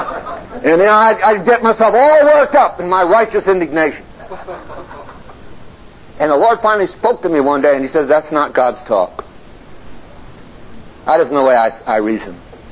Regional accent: California, United States; I used to say, I'm from Southern California, there's so many preachers there because the weather's great

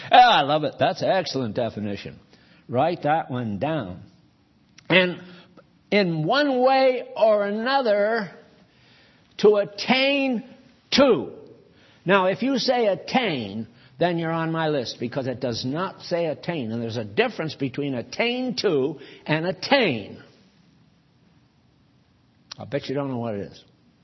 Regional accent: New England, United States; New England's where I come from, born and raised in New England.

